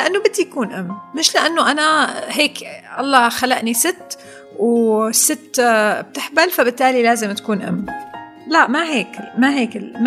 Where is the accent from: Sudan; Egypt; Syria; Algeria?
Syria; نحن عندنا بسوريا بنقول مشان كبرتي